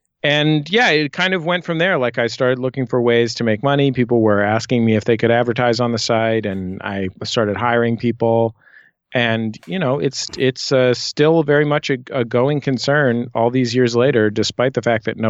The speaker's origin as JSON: {"language": "English", "town": "San Francisco", "region": "California", "country": "United States", "tie": "born or raised there", "said": "One is I'm born and raised in San Francisco."}